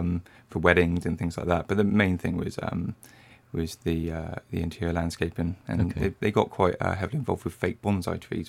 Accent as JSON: {"language": "English", "town": "Shillingstone", "region": "South West England", "country": "United Kingdom", "tie": "born or raised there", "also_born_or_lived": "Bournemouth", "said": "Yeah, so I was born in Bournemouth. My parents moved to Shillingstone. When I was about"}